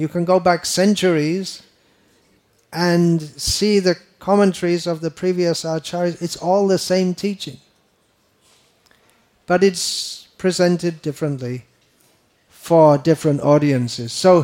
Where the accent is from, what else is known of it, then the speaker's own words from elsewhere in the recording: England, United Kingdom; Growing up in England in the 1960s and 70s, I didn't hear about reincarnation